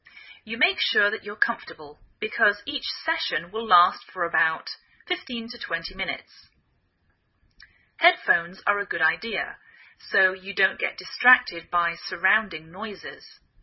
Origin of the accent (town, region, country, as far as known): England, United Kingdom; now in United States